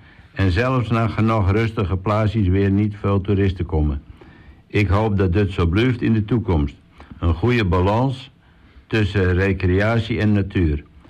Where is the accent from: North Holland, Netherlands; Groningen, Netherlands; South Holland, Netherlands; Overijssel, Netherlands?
North Holland, Netherlands; Blokker; Ik kom uit Horen en ik ben opgegroeid in Blokker.